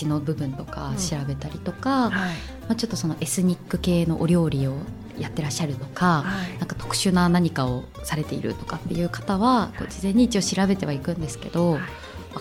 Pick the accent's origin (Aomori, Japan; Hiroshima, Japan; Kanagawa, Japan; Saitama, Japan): Aomori, Japan; Hachinohe; born there; 八戸生まれてよかったなといつも思ってます